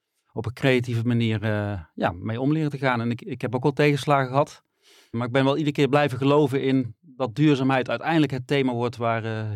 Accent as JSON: {"language": "Dutch", "town": "Best", "region": "North Brabant", "country": "Netherlands", "said": "Ik kom uit Best."}